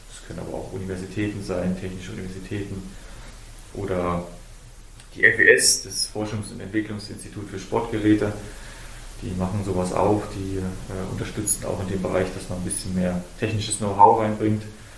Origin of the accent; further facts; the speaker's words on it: Oberhof, Thuringia, Germany; Ich bin halt Oberhofer, bin Thüringer und dieses Bundesland hat mich auch groß gemacht.